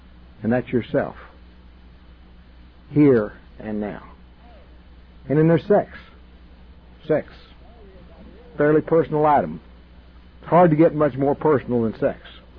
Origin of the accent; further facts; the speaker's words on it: Texas, United States; I was raised in West Texas, and I wasn't afraid. Men were not afraid in West Texas.